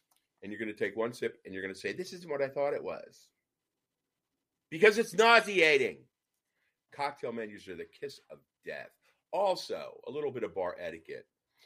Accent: Nashville, Tennessee, United States; also born or lived in Miami; now in Beverly Hills, United States; I started off in Miami, then Miami Beach, then back to Nashville, Tennessee, where my hometown, yeehaw, Nashville, Tennessee, where I tended bar for many years

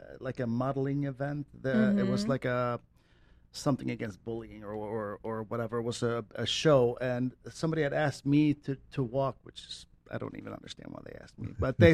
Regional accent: Sweden; English is a second language; now in Michigan, United States; I'm from Sweden and my family in Sweden have watched

